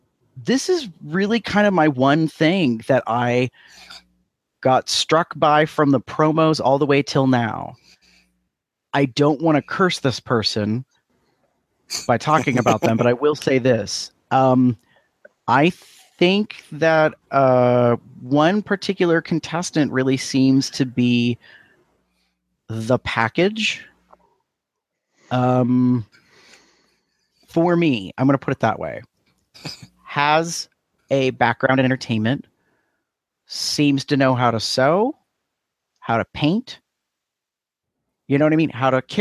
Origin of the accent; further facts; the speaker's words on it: Erie, Pennsylvania, United States; I can get away with saying I'm from Erie because this is where I grew up. Even though I moved away, I came back.